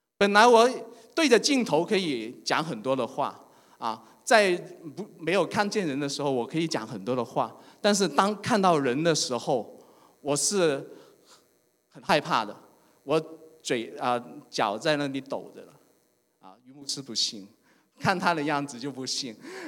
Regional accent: Guangdong, China; 都是一些我们广东省的省委书记的高干子弟啊，海关啊那些。

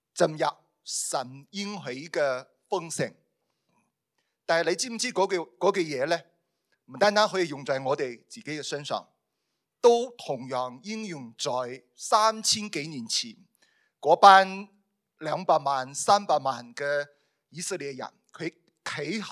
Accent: China; 按照我哋中国人嘅文化咧，过咗十五就年就完啦

